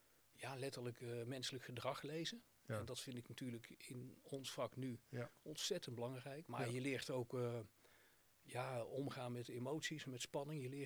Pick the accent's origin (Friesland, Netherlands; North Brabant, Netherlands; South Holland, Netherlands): North Brabant, Netherlands; Ik kom zelf uit Brabant